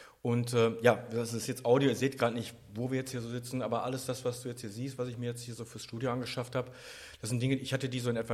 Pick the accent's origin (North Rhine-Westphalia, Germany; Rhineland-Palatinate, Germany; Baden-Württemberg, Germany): North Rhine-Westphalia, Germany; Herne; ich komme aus Herne und zwei Straßen weiter, hätte ich jetzt was gesagt, hat der fantastische Jürgen von Manger gewohnt, also Adolf Techtmeier.